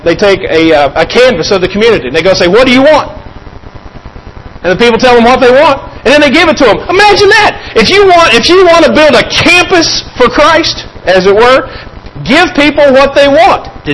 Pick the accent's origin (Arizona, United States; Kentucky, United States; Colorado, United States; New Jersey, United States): Kentucky, United States; now in Valparaiso, United States; At home, I realize I'm from Kentucky, but home is Valpo, okay?